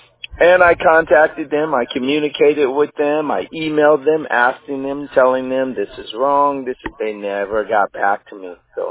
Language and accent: English; Olongapo, Central Luzon, Philippines; born there; I was born in Zimbales, Alangapu.